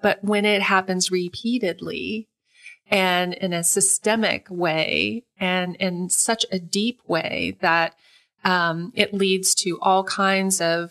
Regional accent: Tulsa, Oklahoma, United States; I'm an Oklahoman. I grew up in East Tulsa. And so, even getting out of that neighborhood and going to college was a big deal.

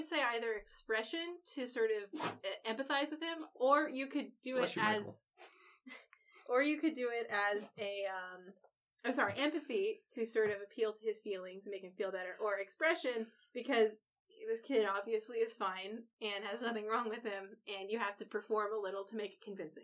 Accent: Milwaukee, Wisconsin, United States; Milwaukee.

